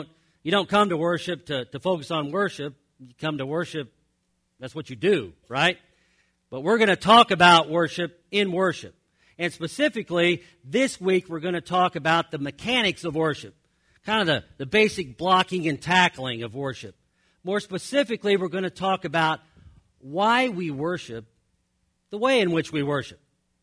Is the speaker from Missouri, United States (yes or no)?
yes; Kansas City, Missouri, United States; See, I grew up Catholic, and in the Catholic Church, I grew up in St. Charles Parish in Kansas City.